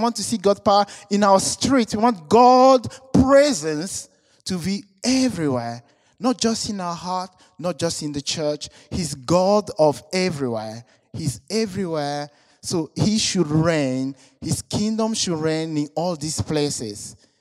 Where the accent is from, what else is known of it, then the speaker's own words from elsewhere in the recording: Togo; I was a mission partner with the church here, working in my home country, Togo.